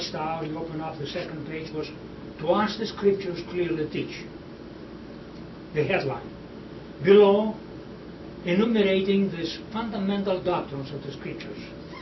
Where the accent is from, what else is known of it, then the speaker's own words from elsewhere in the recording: Pittsburgh, Pennsylvania, United States; So one time he came into Pittsburgh, then after the convention. That's what my hometown was then, and still is.